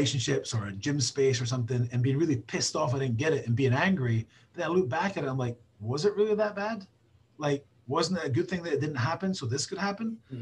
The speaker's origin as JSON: {"language": "English", "region": "Scotland", "country": "United Kingdom", "said": "I'm a Scottish guy. I'm very fiery."}